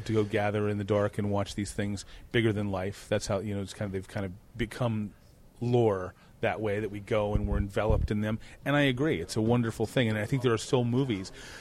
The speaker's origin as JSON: {"language": "English", "region": "Washington", "country": "United States", "tie": "born or raised there", "also_born_or_lived": "Detroit, United States", "said": "No, not at all. I was born in Detroit, and then I moved at a young age to Washington State."}